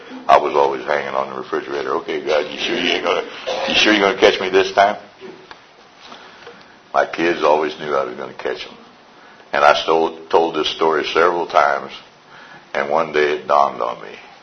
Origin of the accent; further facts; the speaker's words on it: Missouri, United States; born there; I was born back in Missouri, 1930. I rode to kindergarten with my school teacher in a horse and buggy down a dirt road.